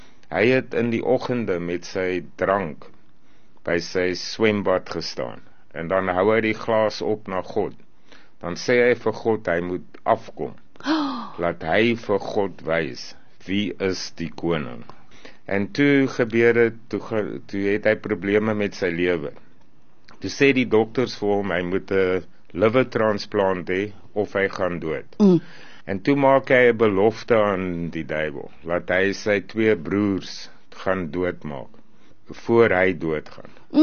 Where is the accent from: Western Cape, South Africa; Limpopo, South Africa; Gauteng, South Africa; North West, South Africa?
Gauteng, South Africa; Pretoria; Ek is van Pretoria